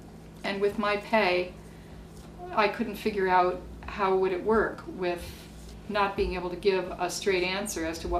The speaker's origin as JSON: {"language": "English", "town": "Rochester", "region": "New York", "country": "United States", "tie": "born or raised there", "said": "I'm from Rochester originally. I was born here at Highland Hospital."}